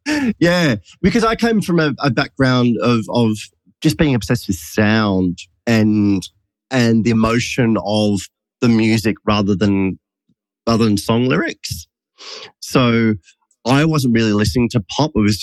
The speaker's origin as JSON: {"language": "English", "town": "Wollongong", "region": "New South Wales", "country": "Australia", "tie": "born or raised there", "said": "Like I, growing up in Wollongong, as I said before, there wasn't really this music around at all. Even though it's close to Sydney, I never really kind of went out in Sydney."}